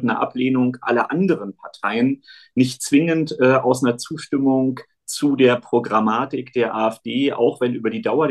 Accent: East Berlin, Berlin, Germany; Ich komme ja aus Ostberlin und insofern ist die Region des Thüringer Waldes dem Ostberliner aus früher Kindheit gut bekannt. Es war ja die Urlaubsregion neben der Ostsee.

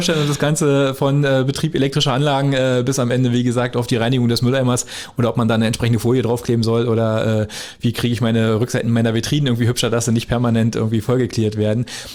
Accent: Beeskow, Brandenburg, Germany; also born or lived in Frankfurt (Oder); Ich bin geboren in Frankfurt, oder? Also ich komme aus der Gegend und bin aufgewachsen in Beeskow und wohne auch noch bei Beeskow.

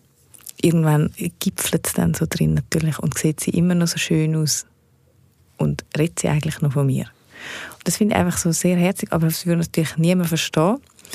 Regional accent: Switzerland; first language Swiss German; meine Muttersprache ist eben schon nicht Hochdeutsch, sondern sie ist eben Schweizerdeutsch.

